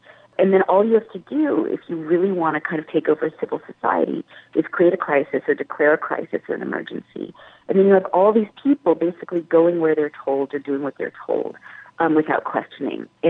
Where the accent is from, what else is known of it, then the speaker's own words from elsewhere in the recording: United States; because let me tell you, as an American, I love Canada.